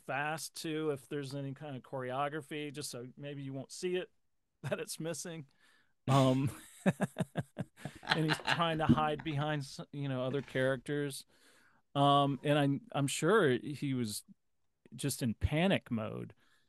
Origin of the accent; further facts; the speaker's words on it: Texas, United States; moved away as an adult; also born or lived in New York; I'm from Texas, and it was a long way away, and my mom didn't like to fly, and so they drove up from Texas to New York